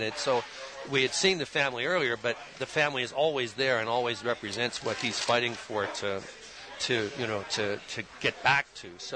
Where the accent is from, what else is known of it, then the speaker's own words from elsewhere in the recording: Canada; moved away as an adult; now in United States; I am Canadian. The joke, of course, is funny, I don't look like a Canadian. I was raised in Canada till I was 22, and I came to the United States.